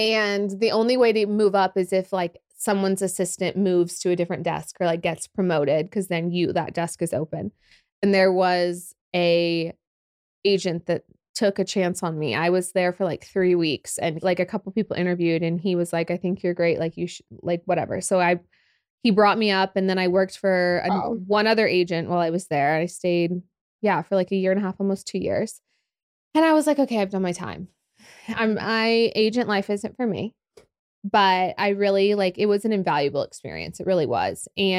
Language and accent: English; Oklahoma, United States; also born or lived in Los Angeles; now in Dallas, United States; I'm just a family's girl. Like I said, I'm from Oklahoma.